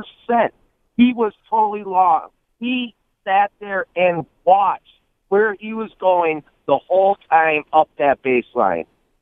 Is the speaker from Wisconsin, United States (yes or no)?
yes; Milwaukee, Wisconsin, United States; I'm from Milwaukee.